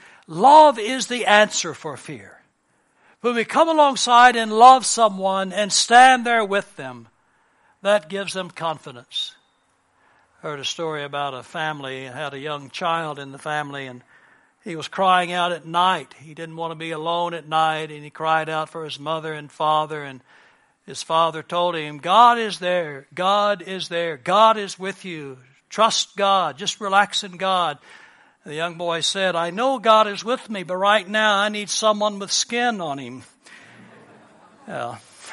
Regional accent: United States; But when I was growing up in America, once a week, the principal would come on in the public school and lead us in a devotion.

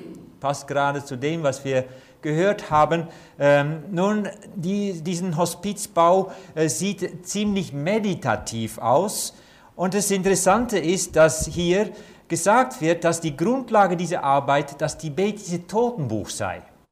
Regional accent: Netherlands; German is a second language; now in Germany; Sie hören wohl, dass ich nicht hier aus der Nähe komme, sondern aus Holland. Ich bin Holländer.

